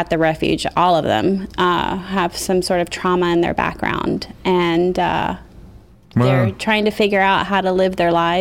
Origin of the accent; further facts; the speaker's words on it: Ocala, Florida, United States; born or raised there; also born or lived in Puerto Rico